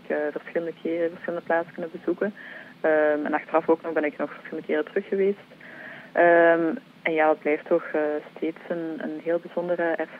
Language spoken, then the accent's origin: Dutch; Leuven, Flemish Brabant, Belgium; ik ben van Leuven afkomstig. Ik ben verpleegkundige en ja, ik ben actief bij ons in de parochie in Leuven en Sint-Quintens.